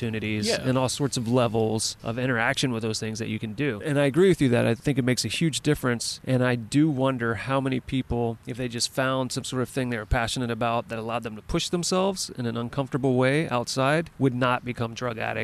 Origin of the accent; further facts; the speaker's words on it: the South, United States; Like, I grew up in the South, so I was outside a fair amount